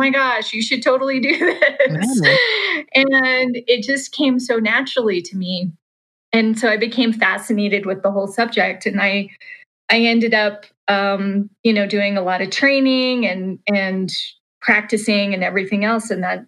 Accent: Salt Lake City, Utah, United States; I grew up in Salt Lake City, Utah.

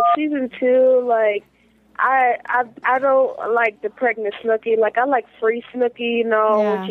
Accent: Lincoln, Missouri, United States; Gary's from Lincoln, Missouri.

